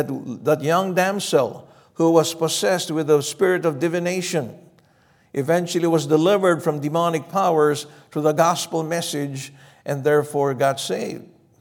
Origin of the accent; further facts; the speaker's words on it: Philippines; It's because I'm not a Philistine. I'm from the Philippines.